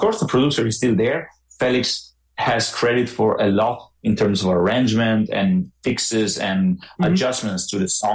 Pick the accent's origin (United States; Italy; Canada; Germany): Italy; and I'm from Italy